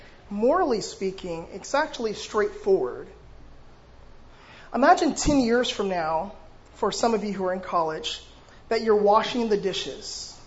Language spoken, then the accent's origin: English; Los Angeles, California, United States; So as John said … I grew up in South Central Los Angeles.